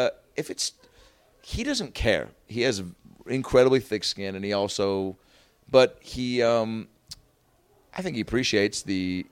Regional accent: Seattle, Washington, United States; Because I come in town a lot to Seattle, and it's all a lot of time with the nieces and my sis. I'm from Seattle.

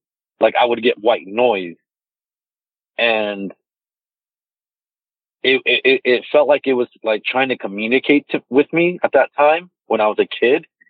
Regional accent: Mesa, Arizona, United States; So I've lived here in Mesa, Arizona my entire life. I was born in June 6, 1996.

